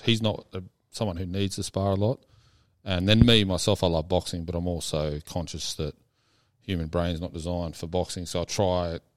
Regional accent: Matcham, New South Wales, Australia; also born or lived in Avoca Beach; I lived there from born there and lived there till I was 17. Small place called Matcham and then Avoca Beach near Terrigal.

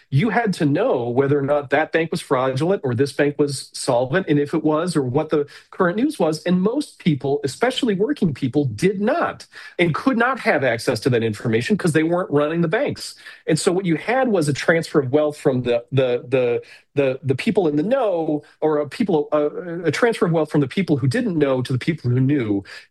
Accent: New England, United States; This is probably the growing up in New England or growing up Catholic. There's more than a little of the Puritan in me.

